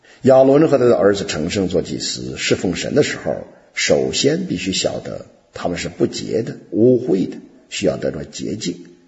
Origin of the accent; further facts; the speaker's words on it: China; 例如在中国我的家乡那里，有一座山以出产制造眼镜的水晶而闻名。